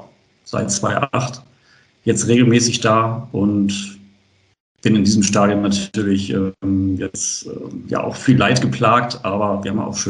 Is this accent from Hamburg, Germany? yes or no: yes; Hamburg, Germany; Ich bin tatsächlich am Roten Baum aufgewachsen. Also so die ersten Jahre haben wir ganz in der Nähe gewohnt.